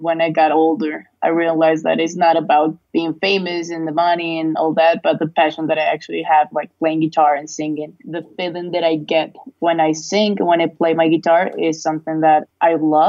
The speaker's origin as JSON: {"language": "English", "country": "Colombia", "second_language": "English", "said": "I live in Colombia. I'm from Colombia."}